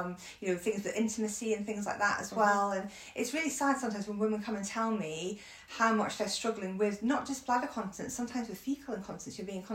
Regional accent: United Kingdom; We're so British, aren't we?

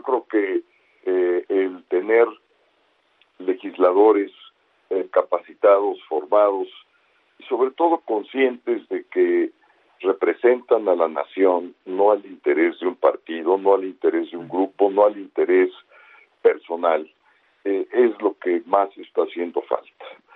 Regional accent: Mexico; los que habitamos en la Ciudad de México, pues que somos mexicanos

